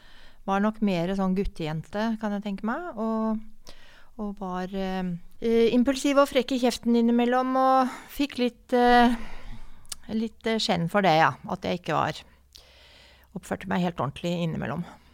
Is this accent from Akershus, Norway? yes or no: no; Oslo, Norway; Jeg kommer fra Oslo. Jeg født og oppvokst i Oslo.